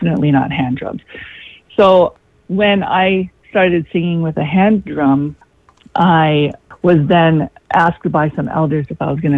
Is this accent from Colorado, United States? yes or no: no; Cloquet, Minnesota, United States; I'm from Fond du Lac Reservation. I grew up here. I still live an acre from my childhood home.